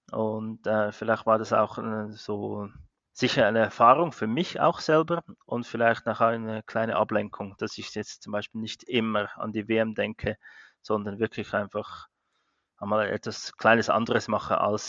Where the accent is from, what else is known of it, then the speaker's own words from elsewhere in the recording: Cham, Zug, Switzerland; Also das ist bei mir, wo ich aufgewachsen bin, in Cham, Kanton Zug, an der Langacker Straße 5.